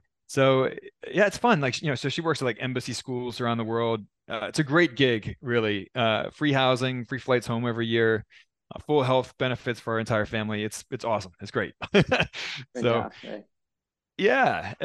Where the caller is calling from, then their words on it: Lima, Peru; I am joining in from Lima, Peru right now.